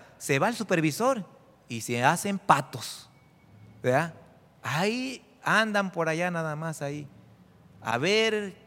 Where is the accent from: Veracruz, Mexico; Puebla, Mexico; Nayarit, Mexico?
Veracruz, Mexico; En mi tierra no. En Veracruz no es una ofensa.